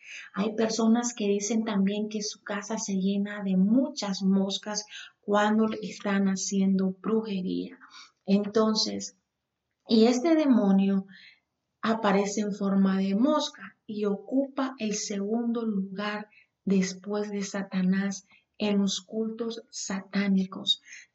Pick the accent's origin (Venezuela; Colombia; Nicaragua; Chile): Nicaragua; Por ejemplo, yo soy de Nicaragua